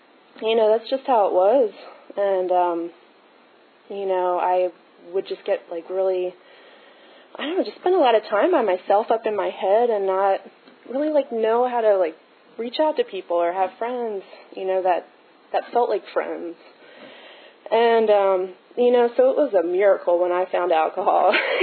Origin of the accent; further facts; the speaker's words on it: Baltimore, Maryland, United States; I grew up in Baltimore City, and I come from a parents that are still married, and I have a sister